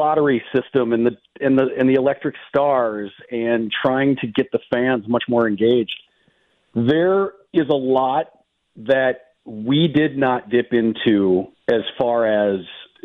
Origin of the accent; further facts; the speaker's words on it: Canada; Oh, I'm from Canada.